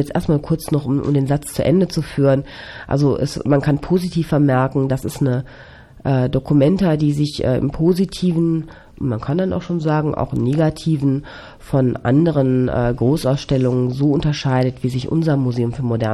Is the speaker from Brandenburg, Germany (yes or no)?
no; Hesse, Germany; Ich bin ja hier in Hessen groß geworden